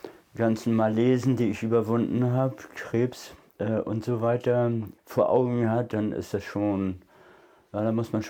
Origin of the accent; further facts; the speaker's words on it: Neufeld, Schleswig-Holstein, Germany; born there; Ich bin 1950 in Neufeld geboren. Mein Vater war Fischer